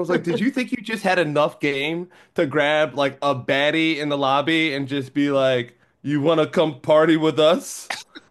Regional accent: Philadelphia, Pennsylvania, United States; I'm from Philadelphia. I can, you know, deal with this, but place is a little sketchy.

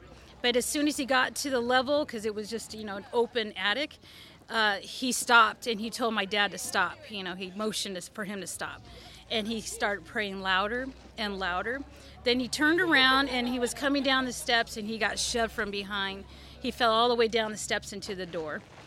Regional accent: Bisbee, Arizona, United States; I'm from Bisbee, a Bisbee native, and I'm an author, historian, a paranormal investigator.

